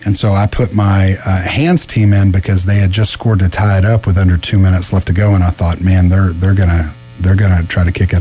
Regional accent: Oklahoma, United States; I told you that I'm originally from Southwest Oklahoma.

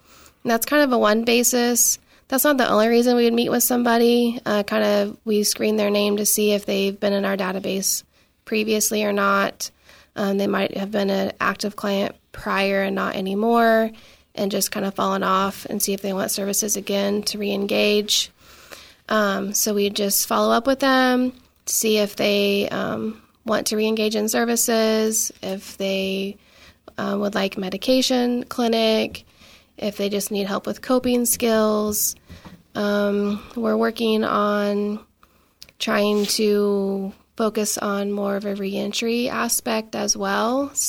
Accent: Greenwood County, United States; I grew up in Greenwood County, born and raised, so never left the area.

